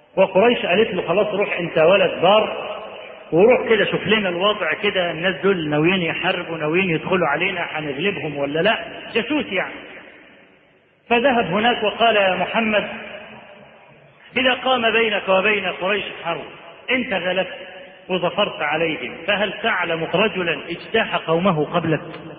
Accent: Upper Egypt, Egypt; ده احنا عندنا في الصعيد لحد دلوقتي

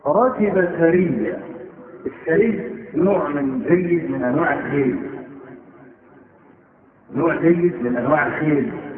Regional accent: Egypt; واحنا عندنا في مصر بدعة قبيحة

